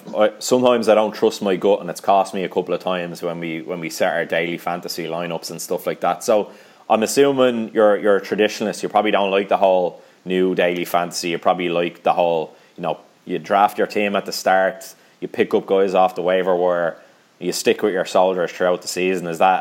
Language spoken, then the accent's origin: English; Ireland; Yeah, no, as an Irishman, I firmly endorse that message.